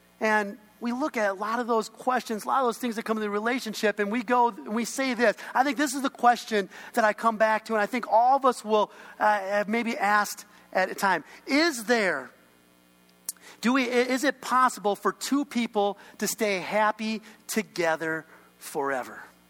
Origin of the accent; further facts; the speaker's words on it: Edina, Minnesota, United States; I grew up over in Edina, and we grew up in a pretty affluent community